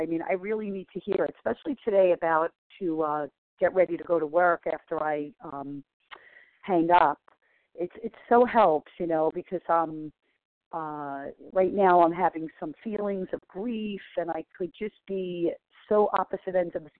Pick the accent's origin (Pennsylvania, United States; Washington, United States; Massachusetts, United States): Massachusetts, United States; from Massachusetts, recovering compulsive overeater.